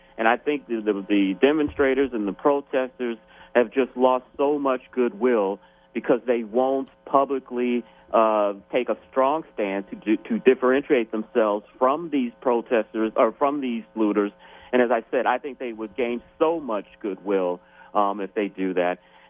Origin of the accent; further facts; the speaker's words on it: St. Louis, Missouri, United States; You know, I'm from St. Louis, and I remember the painful situation after Mike Brown was killed.